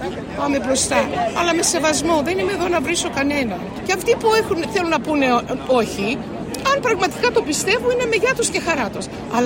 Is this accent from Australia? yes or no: yes; Sydney, New South Wales, Australia; Εγώ είμαι ένα παιδί που μεγάλωσα στο Σίδνη από μετανάστες γονείς